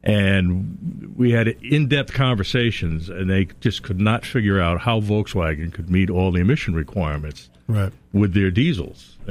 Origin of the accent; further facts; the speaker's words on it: Norwich, Connecticut, United States; Well, actually, I'm a local boy.